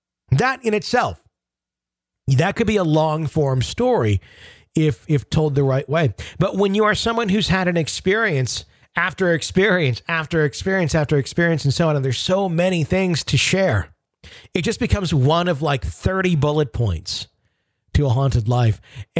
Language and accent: English; Sweden; I'm from Sweden, and my dad grew up in a village up north.